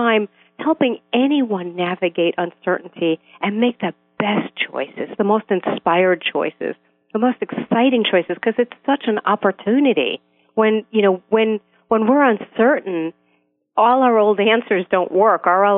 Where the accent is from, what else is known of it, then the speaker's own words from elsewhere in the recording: Brooklyn, New York, United States; But I grew up in Brooklyn, New York, Orthodox Jewish family.